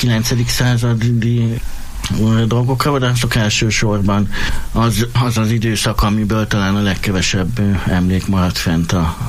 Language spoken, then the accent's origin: Hungarian; Miskolc, Borsod-Abaúj-Zemplén, Hungary; Én Miskolcot gyerekkorom óta szeretem. Ugye itt születtem, itt jártam iskoláimba, munkahelyeim is mindig itt voltak, tehát minden ide köt Miskolchoz